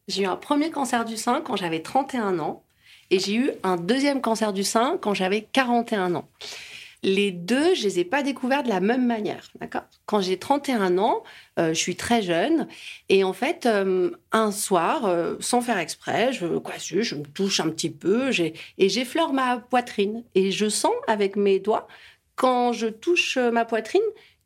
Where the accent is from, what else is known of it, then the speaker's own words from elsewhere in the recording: Brittany, France; now in Villard-de-Lans, France; je vis à Villard-de-Lans dans la montagne, mais je suis originaire de Bretagne.